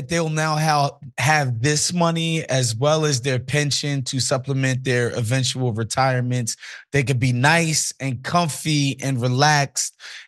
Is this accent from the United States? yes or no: yes; Brooklyn, New York, United States; also born or lived in Queens, United States; I'm from Brooklyn and Queens, New York, man. They won't catch me slipping out there.